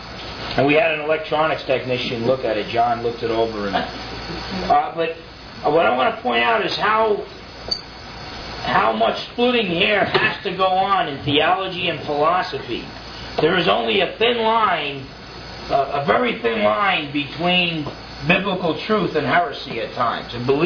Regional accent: New Jersey, United States; he said, where are you from? I said, New Jersey. He said, you sound like you're from New Jersey.

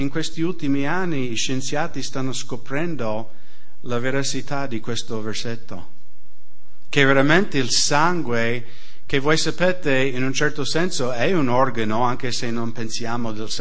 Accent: Seattle, Washington, United States; Italian is a second language; io vengo da Seattle, nel nord-ovest degli Stati Uniti, un posto un po' come l'Austria, solo che molto meno abitato dell'Austria, pieno di boschi.

